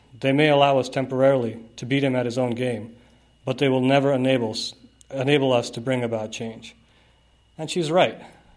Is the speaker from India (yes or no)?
yes; India; now in United States; I'm an immigrant. I got off the boat 10 years ago, and I'm glad to be here. You know, I'm from India